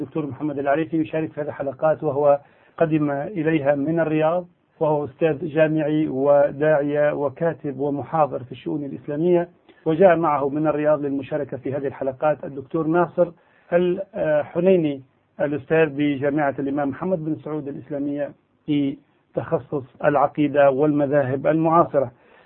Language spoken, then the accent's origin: Arabic; Tunisia; نحن كتونسيين ممكن نختلف في كثير من الأشياء